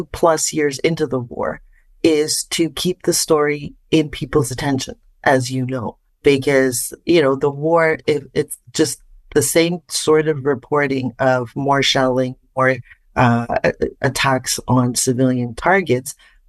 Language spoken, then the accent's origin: English; Canada; I'm Canadian, of course.